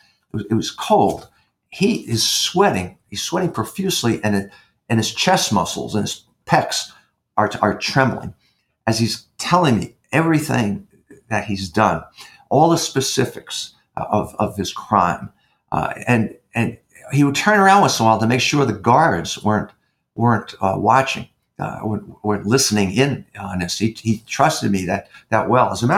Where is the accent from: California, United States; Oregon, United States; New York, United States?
New York, United States; New York? I was raised in New York as a kid.